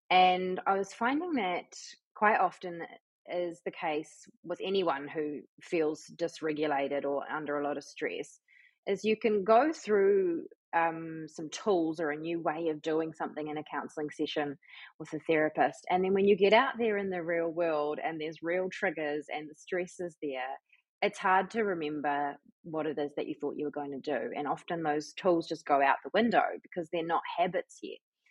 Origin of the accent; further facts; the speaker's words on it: Nelson, New Zealand; I'm from Nelson. I've lived in Nelson my whole life